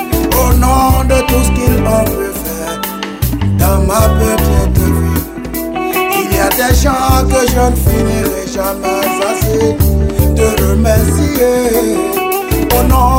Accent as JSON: {"language": "French", "country": "Côte d’Ivoire", "said": "moi je viens de la Côte d'Ivoire, le plus beau pays du monde entier."}